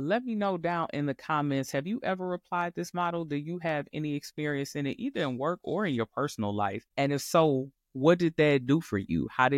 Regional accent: Detroit, Michigan, United States; because y'all know I'm from Detroit.

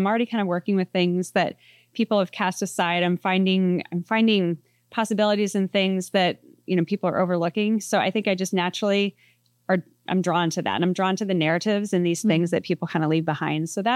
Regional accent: Pennsylvania, United States; I grew up in Pennsylvania, kind of in a rural area, and things were a little older there.

